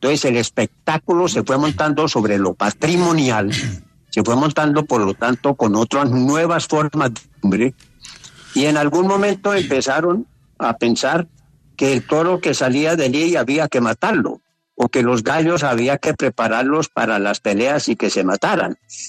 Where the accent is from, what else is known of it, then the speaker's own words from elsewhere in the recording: Colombia; el deber nuestro como ciudadanos colombianos por ahora es tratar de buscar sosiego